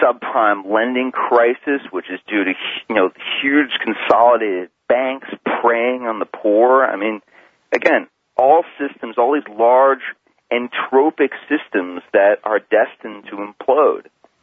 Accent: Brooklyn, New York, United States; I grew up in Brooklyn, so my whole experience at just being sort of socialized as a kid was that my friends were black, Hispanic, Jewish, you know, of German, Irish, you name it.

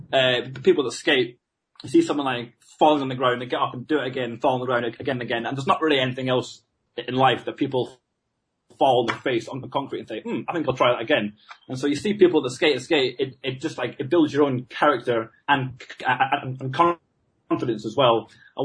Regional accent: Scotland, United Kingdom; I'm from Scotland

